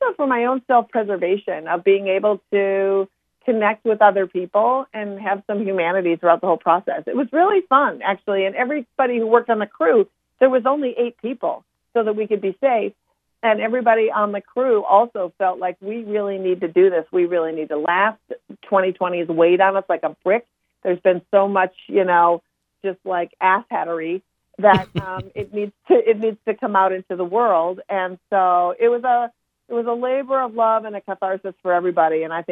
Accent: Minnesota, United States; It's so fascinating because me being born and raised in Minnesota, I just love talking to your audience

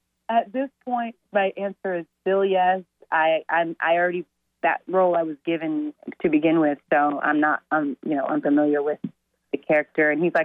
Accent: Oklahoma City, Oklahoma, United States; I grew up in Oklahoma City.

